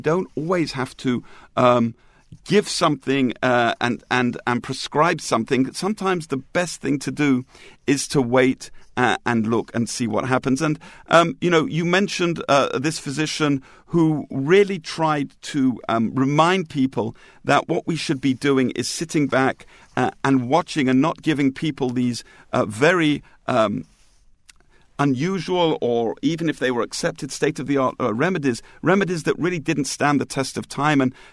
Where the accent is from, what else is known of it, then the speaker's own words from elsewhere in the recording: London, United Kingdom; Growing up in London in those dark, rainy nights, I look forward to it.